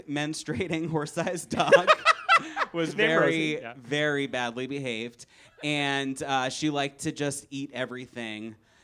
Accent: Philadelphia, Pennsylvania, United States; I grew up in Philadelphia.

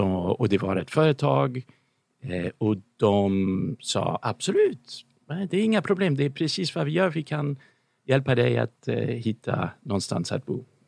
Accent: Chicago, Illinois, United States; Swedish is a second language; now in Sweden; Jag måste be om ursäkt, jag är amerikan så det är därför att jag låter så där.

